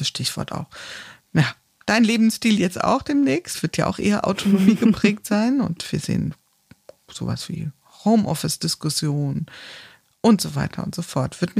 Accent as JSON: {"language": "German", "region": "Rhineland", "country": "Germany", "tie": "born there", "said": "Bin ich vielleicht auch als gebürtiger Rheinländer"}